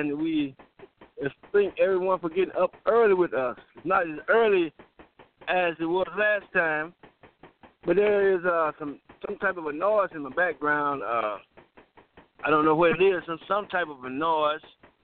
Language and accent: English; St. Louis, Missouri, United States; And as we are from St. Louis, Missouri, short man out of St. Louis, Missouri